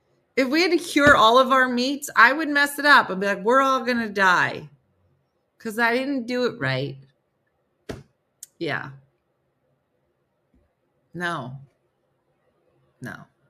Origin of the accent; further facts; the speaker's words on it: Manitoba, Canada; I'm from Manitoba, Canada. Can't get more prairie than that.